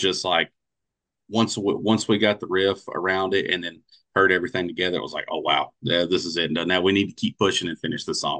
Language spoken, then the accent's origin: English; North Carolina, United States; so we're from North Carolina and the producer is from Texas